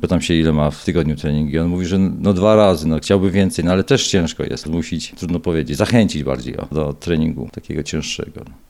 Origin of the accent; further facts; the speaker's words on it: Bobowa, Lesser Poland, Poland; Pochodzę z Bobowej, więc tam jest kolebka siatkówki od samego początku.